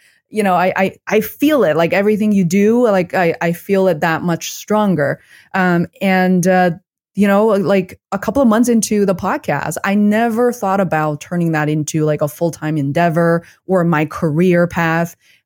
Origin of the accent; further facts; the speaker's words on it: China; It wasn't for me because I'm originally from China and I always had this habit of saving.